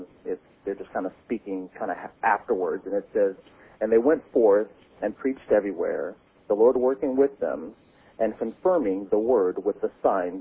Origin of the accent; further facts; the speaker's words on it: Eugene, Oregon, United States; I am from Eugene.